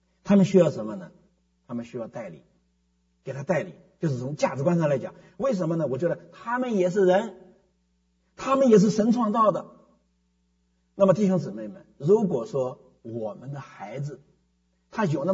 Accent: China; 但是另一方面我们中国人强调生子养老，光宗耀祖，传宗接代，这就是我们中国文化矛盾方谬。

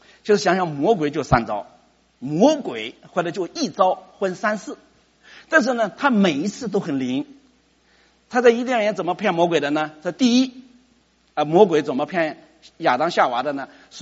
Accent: China; 我也是中国人

